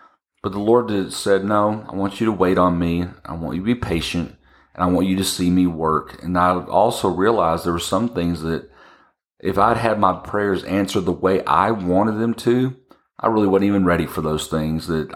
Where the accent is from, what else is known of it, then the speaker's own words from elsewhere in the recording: Texas, United States; I grew up in Texas as a kid, and I just figured I'd spend my life in Texas.